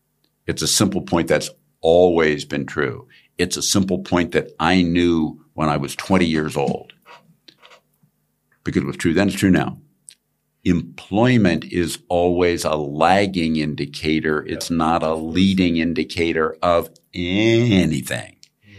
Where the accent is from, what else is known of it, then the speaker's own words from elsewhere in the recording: United States; I'm an American, you're German.